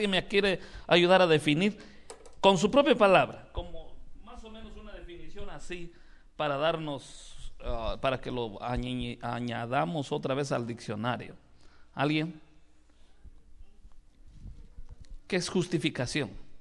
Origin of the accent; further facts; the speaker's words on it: Chiapas, Mexico; Y entonces vengo de Chiapas